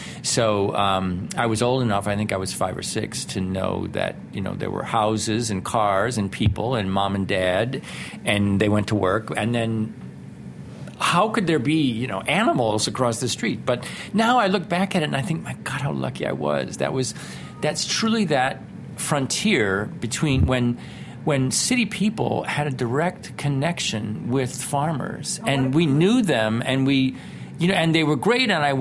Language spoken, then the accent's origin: English; Toledo, Ohio, United States; I grew up in Toledo, Ohio, a town known for glassmaking